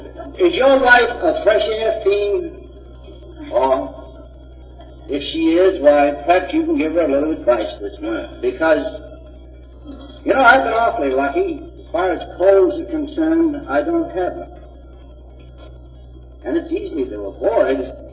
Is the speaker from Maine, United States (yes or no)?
yes; Lewiston, Maine, United States; also born or lived in Saco; in a little town called Saco, Maine. I was reared in Lewiston, Maine.